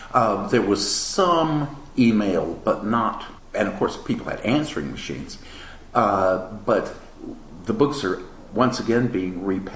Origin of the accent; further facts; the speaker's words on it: Slapout, Alabama, United States; Slapout, yes. That's the little crossroads where I grew up. I was born in Montgomery, but I grew up completely out in the country